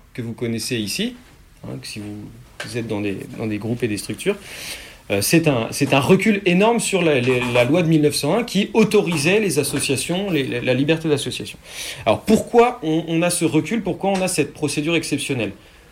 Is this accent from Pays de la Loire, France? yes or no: yes; Nantes, Pays de la Loire, France; parce que moi je suis de Nantes, ça m'a poussé à travailler aussi sur ces questions-là.